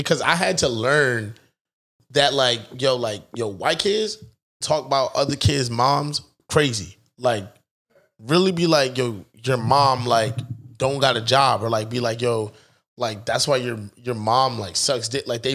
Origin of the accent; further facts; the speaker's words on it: South Brunswick, New Jersey, United States; Because I grew up in South Brunswick. So, like, I was the only black kid in my class.